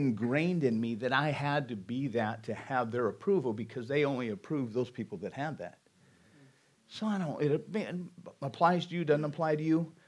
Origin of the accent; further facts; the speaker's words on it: Alpine, United States; We grew up in Alpine, or I grew up most of my life in Alpine.